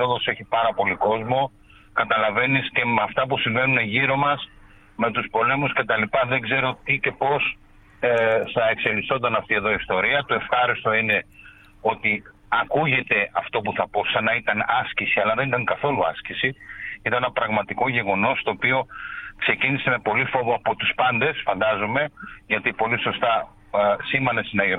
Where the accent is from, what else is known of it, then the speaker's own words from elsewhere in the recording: Rhodes, South Aegean, Greece; τουλάχιστον εγώ προσωπικά, σαν Ροδίτης